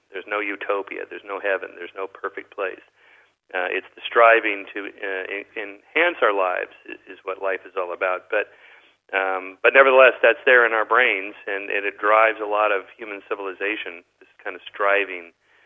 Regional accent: California, United States; I'm from Southern California.

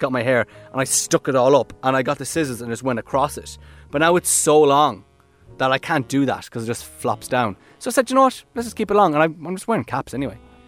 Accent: Connacht, Ireland; now in Dublin, Ireland; he's from Mayo. He's from my hometown. We played football together. He was in the year above me in school.

